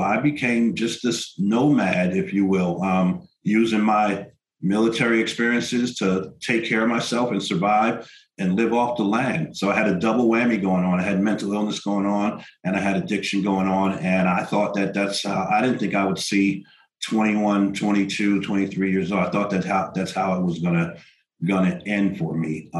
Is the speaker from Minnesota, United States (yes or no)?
no; New Jersey, United States; So I'm originally from New Jersey in the Northeast there, New Jersey, a few miles away from New York, and grew up there in a great family.